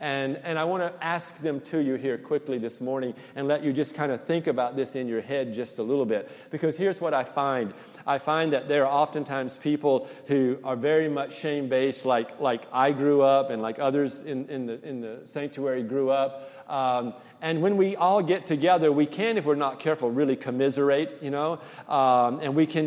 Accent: the South, United States; All right. I am from Fun Country. I am a Southern boy.

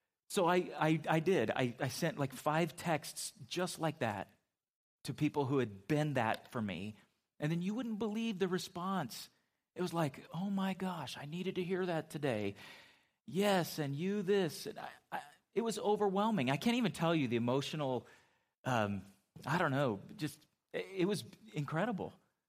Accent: West Coast, United States; I mean, I grew up on the West Coast, and we would see them spawning or salmon up in Alaska, and it is amazing.

